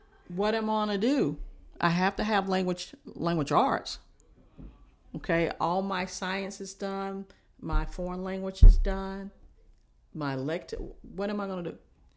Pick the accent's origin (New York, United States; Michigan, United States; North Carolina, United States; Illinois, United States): North Carolina, United States; Chapel Hill; But also growing up in Pine Nose, we had what we call the Green Center or the Pine Nose Center, which was 8 years of my life was right across the street from me.